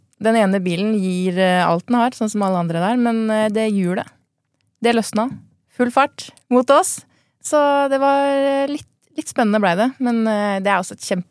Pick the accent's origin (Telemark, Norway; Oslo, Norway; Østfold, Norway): Telemark, Norway; Porsgrunn; Og så inspirerte det meg til å kanskje starte noe eget hjemme I Porsgrunn, en liten bilutstilling der.